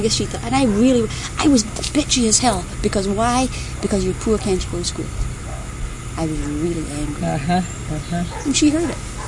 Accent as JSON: {"language": "English", "country": "United Kingdom", "said": "But I'm British."}